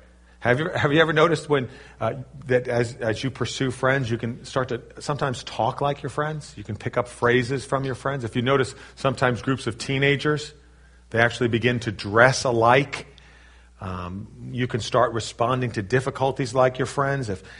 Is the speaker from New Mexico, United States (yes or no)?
no; New York City, New York, United States; I was brought up in New York City. I learned to drive in New York City.